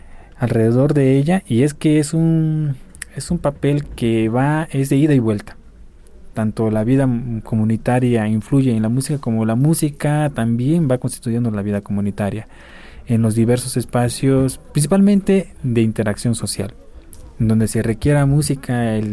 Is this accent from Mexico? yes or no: yes; Santa María Tlahuitoltepec, Oaxaca, Mexico; soy originario de Tlahuitoltepec, actualmente funjo como director general